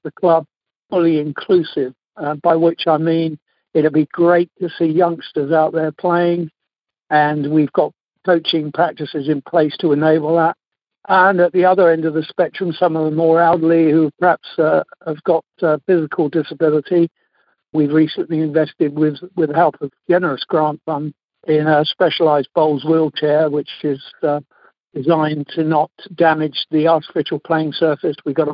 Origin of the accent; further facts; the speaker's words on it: South East England, United Kingdom; also born or lived in Bristol; My wife and I were both born and bred in Hampshire, and very shortly after we got married at Catherington Church, coincidentally, our careers whisked us away to Bristol for 30 years, until my wife woke up one morning and said, can we go home now?